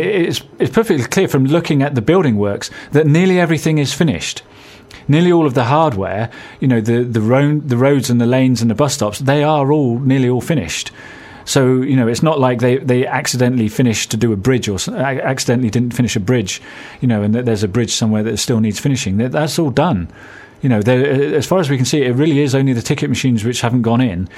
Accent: Bristol, South West England, United Kingdom; The transport network from South Bristol, which is where I'm from, I grew up in Hardcliffe

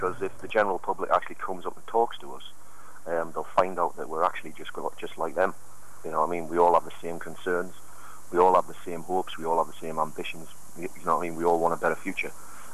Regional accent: Bristol, South West England, United Kingdom; when in actual fact we're ordinary people from Bristol, we're taxpayers

